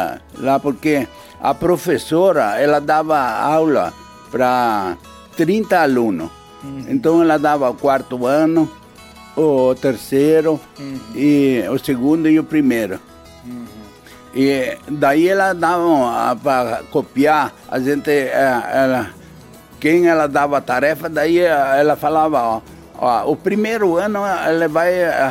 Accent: Joaçaba, Santa Catarina, Brazil; born there; Em Santa Catarina, no município de Joaçaba.

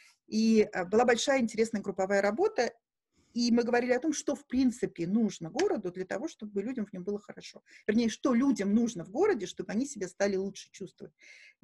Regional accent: Saint Petersburg, Russia; also born or lived in Kamchatka / Moscow / Vienna, Austria; Я выросла в разных местах. Я родилась в Ленинграде, кусочек детства провела на Камчатке, потом вернулась в Москву, приехала в Москву, для семьи это частично было вернуться в Москву. После этого я долгое время вместе с родителями жила в Австрии

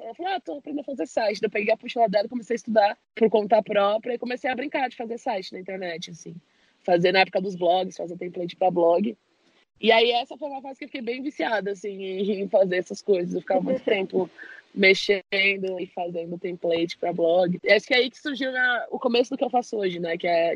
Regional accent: São Paulo, Brazil; tenho 26 anos, sou daqui de São Paulo, capital.

